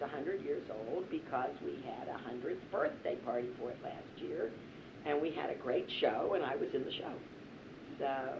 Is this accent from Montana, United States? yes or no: no; Pittsburgh, Pennsylvania, United States; Anyway, I was born in 32 in Pittsburgh. I lived exactly 1.5 blocks from here, around the corner on Forbes and Plainfield, in a half of a double. I went to Whiteman School.